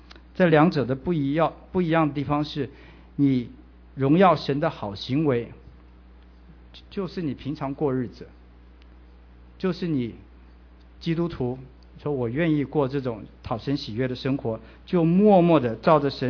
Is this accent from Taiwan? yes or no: no; China